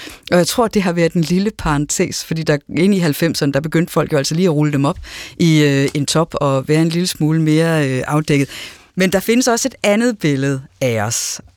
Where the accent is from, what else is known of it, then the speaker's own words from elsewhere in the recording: Risskov, Central Denmark Region, Denmark; Jeg voksede op på Bellevue i Risskov